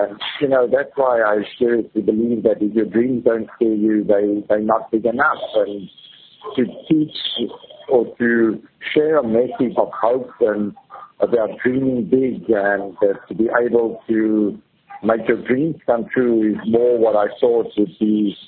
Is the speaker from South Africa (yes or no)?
yes; South Africa; now in Switzerland; But as a South African, you know, the colder regions of the world are foreign regions to us. And eventually when I left South Africa and I moved to Switzerland, where I came into an environment where you have snow and ice